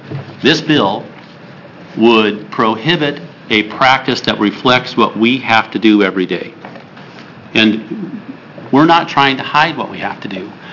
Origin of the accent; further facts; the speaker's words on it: Jordan Valley, Oregon, United States; I'm happy that it's there because I'm basically from Jordan Valley. My family lived on a ranch, which was on the suburbs of Jordan Valley, about 80 miles away